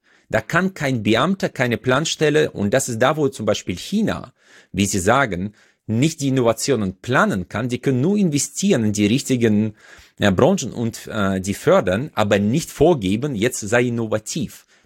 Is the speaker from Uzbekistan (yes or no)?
yes; Uzbekistan; German is a second language; now in Germany; weil man hier im Prinzip sehr, sehr gute Chancen hat im Vergleich zu Usbekistan, wo ich herkomme